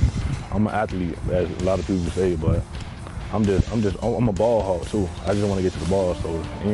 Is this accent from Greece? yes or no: no; Miami, Florida, United States; especially being from the inner city, like where I'm from Miami. There's a lot of crime and things like that, so it was tough.